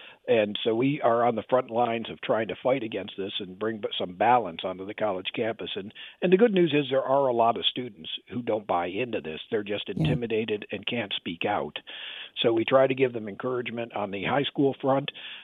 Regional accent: Virginia, United States; But I know in my home state of Virginia, outside of D.C., our governor is following Europe

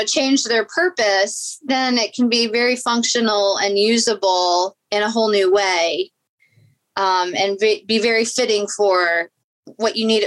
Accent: New York, United States; now in Virginia, United States; Growing up in New York, our family was avid yard sailors. We always had yard sales. And so I grew up around that. And then, of course, moving to Virginia

